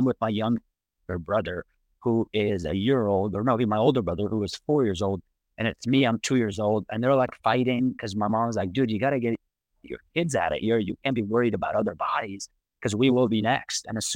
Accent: Afghanistan; I'm originally from Afghanistan, man.

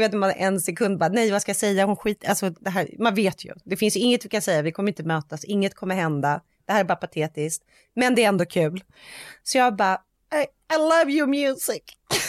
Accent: Sweden; vi är svenskar.

